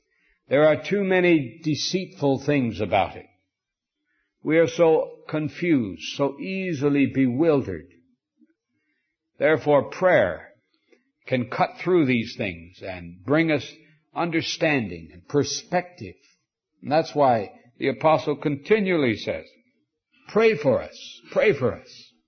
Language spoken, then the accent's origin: English; Montana, United States; I came from Montana. And I know a good deal about sheep.